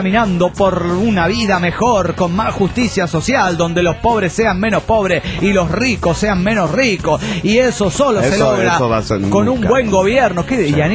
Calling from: Delta, Colorado, United States; de Delta, Colorado.

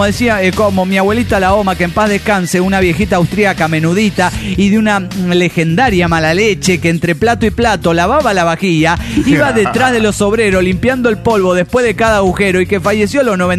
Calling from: Guadalajara, Jalisco, Mexico; de Guadalajara.

